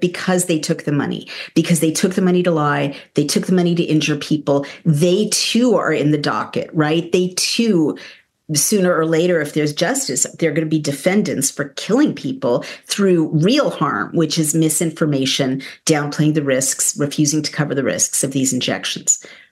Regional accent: United States; now in United Kingdom; I'm American

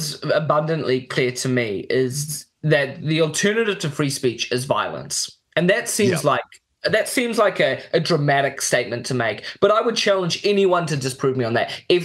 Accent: Mozambique; I grew up in Mozambique in the 90s and in the 2000s.

